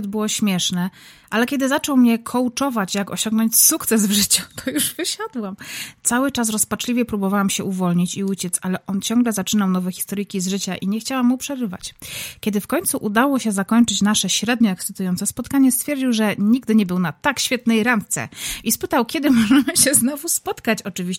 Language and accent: Polish; Silesian Voivodeship, Poland; ja jestem Ślązaczką, w moich żyłach płyną kluski śląskie zamiast czerwonych krwinek.